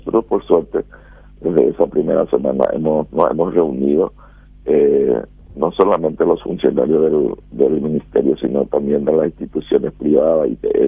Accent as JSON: {"language": "Spanish", "region": "Amambay", "country": "Paraguay", "said": "Yo también soy de Amambay, sé que es muy difícil cerrar a lo largo de la frontera"}